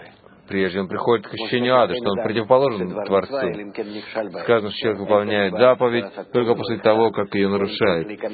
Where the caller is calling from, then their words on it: Afula, Northern District, Israel; я из Афулы.